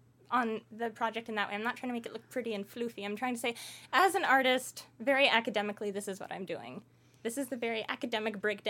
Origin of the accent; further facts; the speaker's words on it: Canada; I am a Canadian author producing this Canadian content story with a Canadian actress.